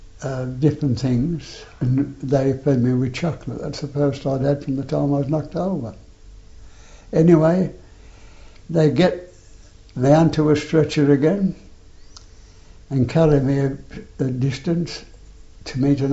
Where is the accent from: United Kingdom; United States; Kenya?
United Kingdom; England; Have mercy on me, I'm English.